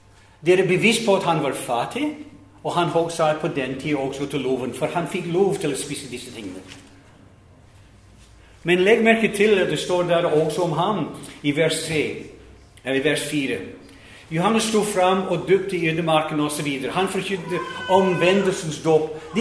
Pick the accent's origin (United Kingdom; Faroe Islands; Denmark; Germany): United Kingdom; Scotland; Jeg vokste opp, som sagt, i Skottland.